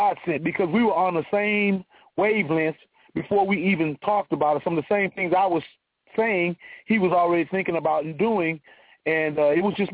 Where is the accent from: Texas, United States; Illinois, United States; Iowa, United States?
Texas, United States; Houston; Born and raised in Houston, but my family's from Cancun, Louisiana.